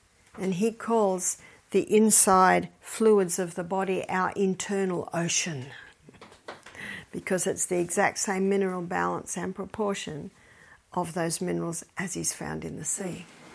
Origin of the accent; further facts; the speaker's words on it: Australia; Sorry, I'm an Aussie, so forgive me that I missed out the French bit.